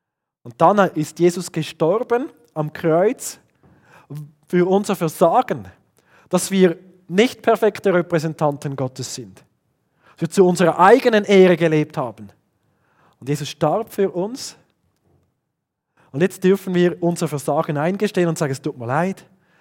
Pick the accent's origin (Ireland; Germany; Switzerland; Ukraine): Switzerland; Bei uns in der Schweiz machen wir das demokratisch, was richtig und falsch ist.